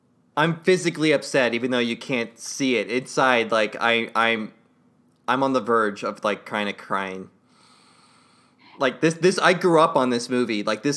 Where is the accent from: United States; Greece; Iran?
United States; Anaheim, California; So I'm from Anaheim, which before the Mighty Ducks had a hockey team, it was the movie.